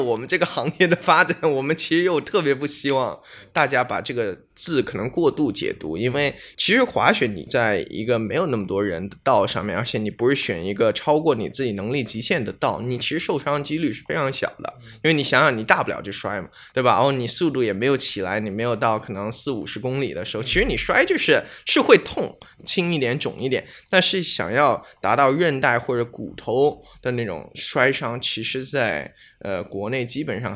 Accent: Canada; 其实因为我自己是加拿大出生长大的

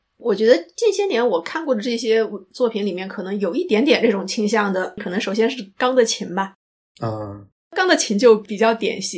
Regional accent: southern China, China; 我作为一个南方人，我小时候其实是听着这样的故事长大的

